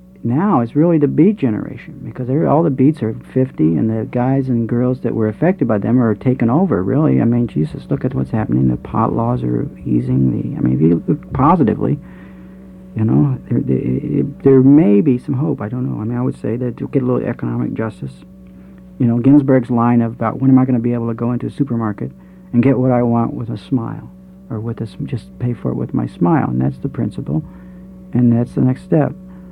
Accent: Missouri, United States; now in New York, United States; I was a boy from Missouri. I came to New York like a religious adept, like somebody who would now join Hare Krishna

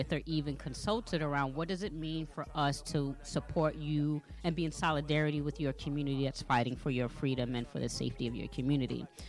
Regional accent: New York City, New York, United States; also born or lived in Hempstead / Staten Island / the Bronx; I grew up initially in New York City. We bounced around a lot growing up, Hempstead, Long Island, Staten Island, the Bronx.

